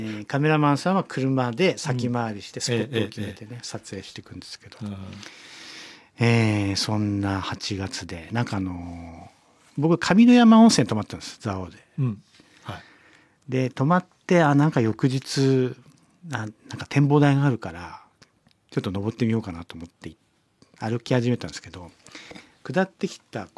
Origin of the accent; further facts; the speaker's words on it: Tohoku, Japan; born there; まあ僕は東北の生まれだから、